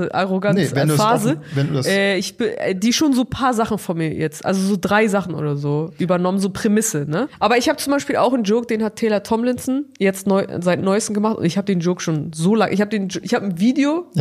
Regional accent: Hamburg, Germany; Ich komme ja aus Hamburg

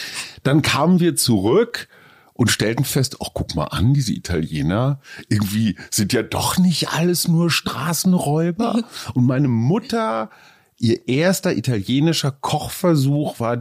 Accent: Münster, North Rhine-Westphalia, Germany; In meiner Heimatstadt Münster

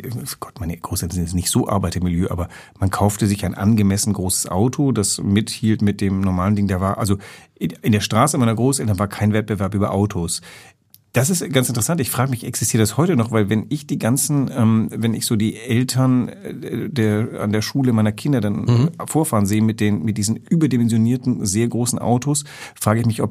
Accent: Athens, Attica, Greece; now in Germany; ja, ich komme aus Athen.

